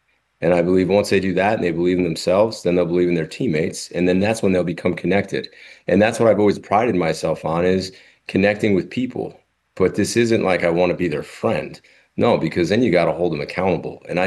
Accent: New Jersey, United States; because I am from New Jersey, exit 172 off the parkway, ladies, in case you were wondering.

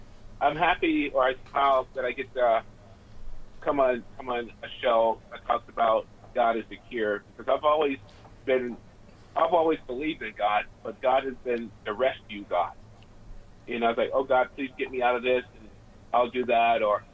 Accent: Ohio, United States; now in California; I'm from Ohio originally, ended up in California, homeless, addicted, couldn't get really nothing going on.

